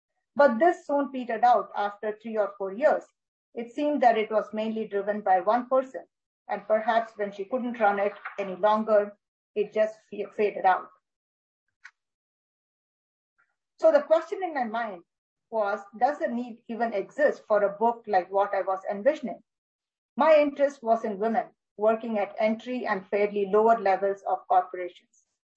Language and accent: English; India; I grew up in India and received both my undergraduate and graduate degrees in the capital city, New Delhi.